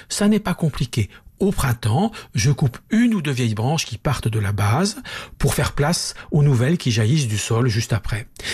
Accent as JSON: {"language": "French", "region": "Bourgogne-Franche-Comté", "country": "France", "said": "Alors, moi, comme je suis du Morvan, donc un peu bourguignon"}